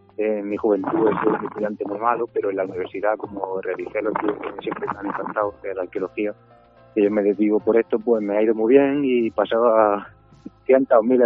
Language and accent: Spanish; Andalusia, Spain; Pues yo soy de Ruz.